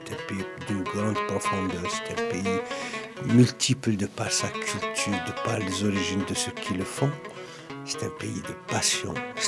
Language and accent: French; Kabylie, Algeria; Je suis kabyle. Je suis kabyle.